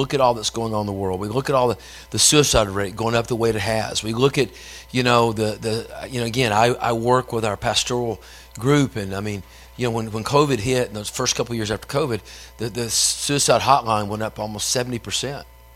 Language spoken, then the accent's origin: English; Tennessee, United States; My grandmother, look, I'm from Tennessee.